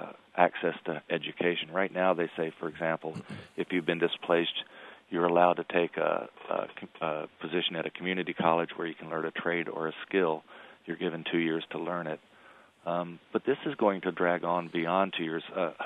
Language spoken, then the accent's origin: English; the South, United States; I'm from the South, where we're steeped in history and government and tradition and all that stuff.